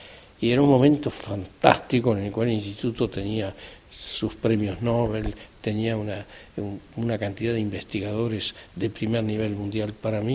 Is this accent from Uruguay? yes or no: yes; Uruguay; moved away as an adult; now in France; yo llegué de Uruguay a los 34 años aquí en Francia